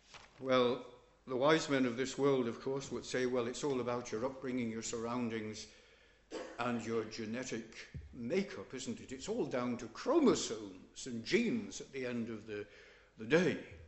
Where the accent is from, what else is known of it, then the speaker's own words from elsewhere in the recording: Yorkshire and the Humber, United Kingdom; don't know from my accent, possibly still, but you know from my mention on occasions, I am a Yorkshireman